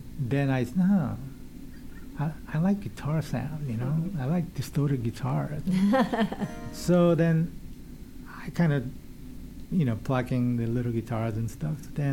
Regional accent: Japan; English is a second language; moved away as an adult; now in United States; My background? I am Japanese. I came from Japan like 1985, right after high school.

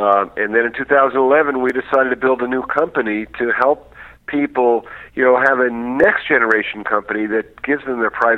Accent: New York, United States; No. I'm a New Yorker, but I am also one of the founders of social networking.

